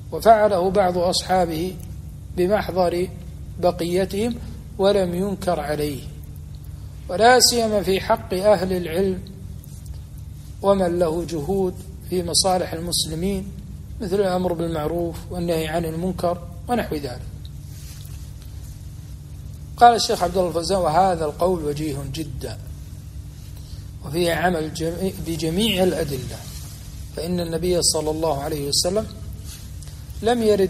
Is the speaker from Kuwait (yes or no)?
yes; Kuwait; أربع تكبيرات في بلدنا الكويت